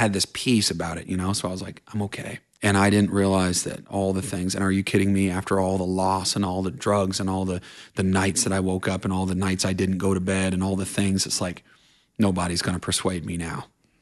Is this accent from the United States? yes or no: yes; Vermont, United States; I'm like, "I'm from Vermont."